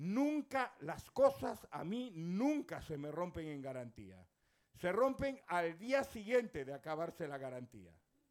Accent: Galicia, Spain; Yo que soy gallego de toda la vida, soy made in Galicia

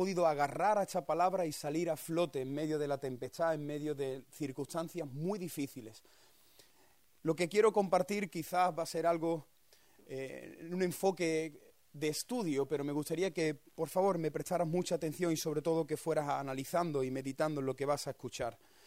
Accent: Cádiz, Andalusia, Spain; now in Palma del Río, Spain; soy pastor, actualmente estamos pastoreando en Palma del Río, Córdoba, aunque mi ciudad de origen soy de Cádiz y mi mujer es colombiana de Bogotá.

